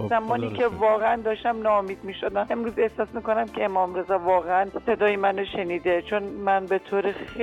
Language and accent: Persian; Isfahan, Iran; از اصفهان هستم